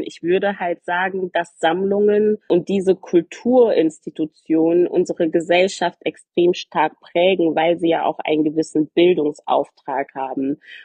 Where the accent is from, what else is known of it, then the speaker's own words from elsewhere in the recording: Frankfurt, Hesse, Germany; Ich komme aus Frankfurt